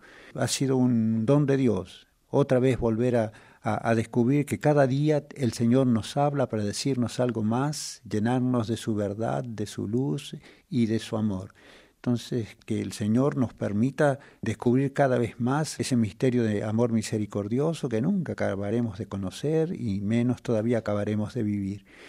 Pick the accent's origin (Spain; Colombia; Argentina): Argentina; Nosotros quisiéramos recoger como argentinos, como América Latina, quisiéramos recoger este anuncio del Señor para nosotros.